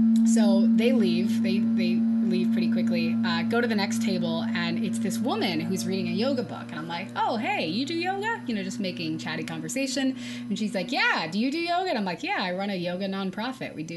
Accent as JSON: {"language": "English", "region": "Texas", "country": "United States", "said": "It was a barbecue restaurant, and I'm from Texas, so it was easy."}